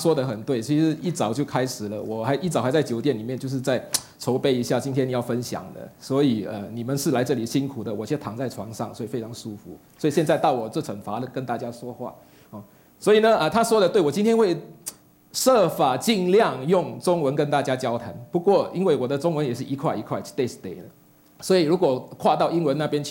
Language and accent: Chinese; Singapore; 我是来自新加坡